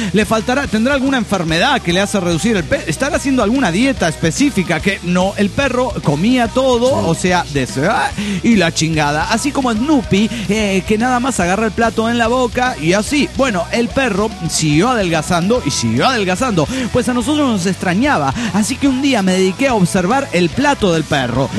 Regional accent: Morelia, Michoacán, Mexico; de Morelia.

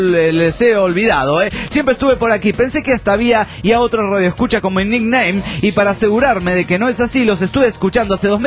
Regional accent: Potosí, Bolivia; de Potosí, Bolivia.

